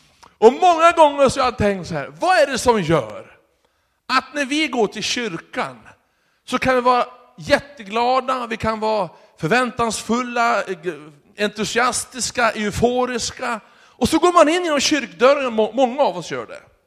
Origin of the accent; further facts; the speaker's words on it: Sweden; born there; Men nu är vi födda i Sverige, så vi är ju sådana.